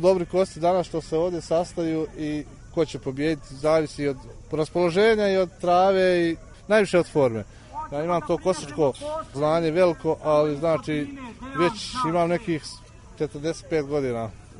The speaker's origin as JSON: {"language": "Serbian", "town": "Bosanski Petrovac", "region": "Federation of Bosnia and Herzegovina", "country": "Bosnia & Herzegovina", "said": "Dolazim iz Bosanskog Petrovca, sela Smoljane."}